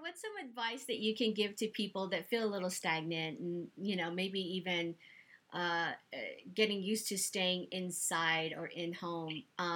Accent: Los Angeles, California, United States; now in New Zealand; And I come from Los Angeles, where it's supposed to be the one of the, you know, fitness type capitals of the world.

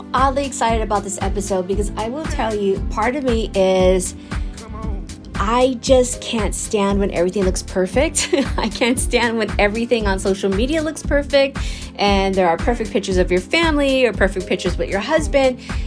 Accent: United States; now in New Zealand; I am American. This affects me. This is where I come from. This is where I'm probably going to go back to.

